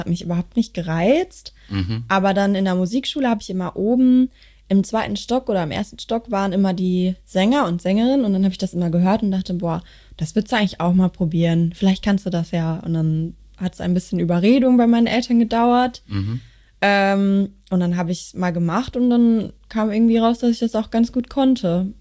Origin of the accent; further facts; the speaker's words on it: Bochum, North Rhine-Westphalia, Germany; Bochumerin, ja.